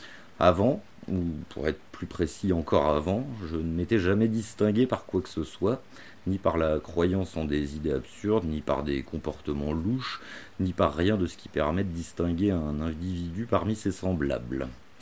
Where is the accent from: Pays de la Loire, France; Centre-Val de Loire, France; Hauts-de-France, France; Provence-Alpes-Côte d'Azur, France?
Pays de la Loire, France; Nantes; Oui, alors je suis un Nantais de 40 ans tout juste.